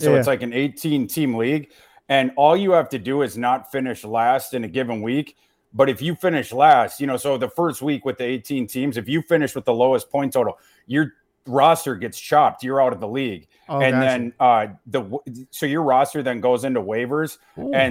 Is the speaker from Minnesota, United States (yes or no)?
yes; Brainerd, Minnesota, United States; It's set in Brainerd, Minnesota. I'm from Brainerd, Minnesota.